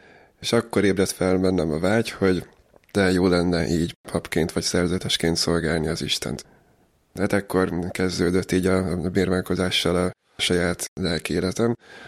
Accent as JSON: {"language": "Hungarian", "town": "Dunakeszi", "region": "Pest", "country": "Hungary", "said": "Dunakesziről származom, 38 éves vagyok jelenleg. Hagyományos katolikus vallásos családba születtem."}